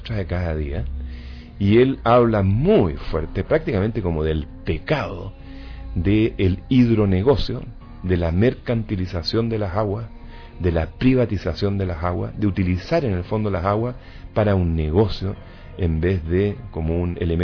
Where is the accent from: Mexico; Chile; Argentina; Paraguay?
Chile; soy chileno, ecólogo y ecologista.